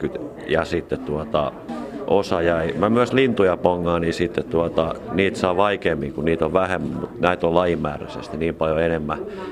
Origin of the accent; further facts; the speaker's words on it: Southern Häme, Finland; Etelä-Hämeestä